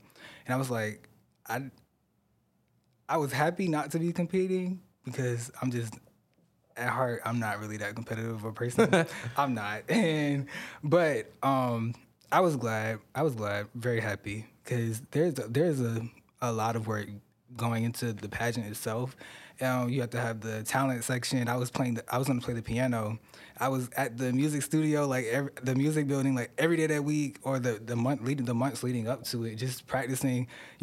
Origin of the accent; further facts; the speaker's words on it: Savannah, Georgia, United States; Okay, well, I am 20 years old. I'm from Savannah, Georgia.